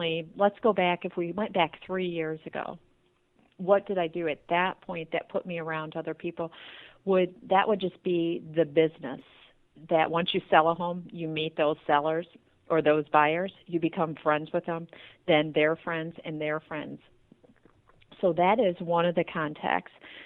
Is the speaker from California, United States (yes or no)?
no; Tiffin, Ohio, United States; now in Toledo, United States; So we're from Tiffin, Ohio originally, and I was pregnant with my daughter, and that brought us back to Toledo, Ohio, which was about 50 miles north of where we're from.